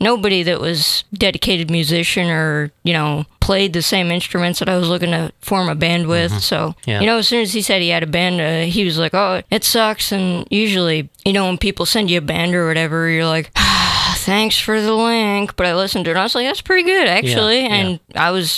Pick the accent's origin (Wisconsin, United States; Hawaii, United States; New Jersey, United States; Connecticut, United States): New Jersey, United States; now in Kentucky, United States; New Jersey.